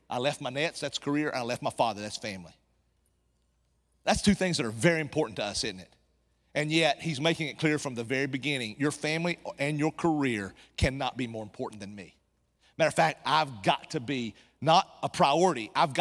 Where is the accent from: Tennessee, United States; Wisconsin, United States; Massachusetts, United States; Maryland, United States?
Tennessee, United States; I grew up in Appalachian Mountains in East Tennessee and went to public school.